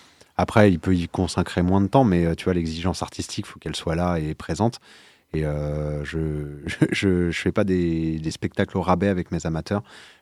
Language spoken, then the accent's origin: French; Paris, Île-de-France, France; parce que oui, je suis désolé, je suis parisien au départ.